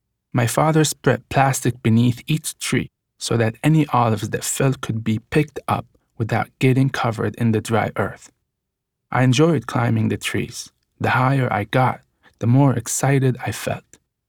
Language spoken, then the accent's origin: English; Gaza, Gaza Strip, Palestine; Knowing that I grew up in Gaza, you may be surprised to hear me call it paradise.